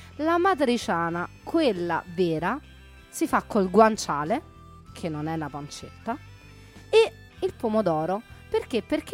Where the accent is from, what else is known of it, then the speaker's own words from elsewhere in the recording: Rome, Lazio, Italy; accent: Roman; ma che poi a Roma, come il mio dialetto strascicato dichiara, diventa anche matriciana